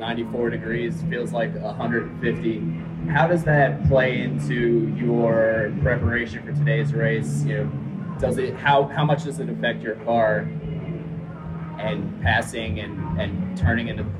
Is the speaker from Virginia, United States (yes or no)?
no; Philadelphia, Pennsylvania, United States; I am from Philly, so I was at Pocono last week.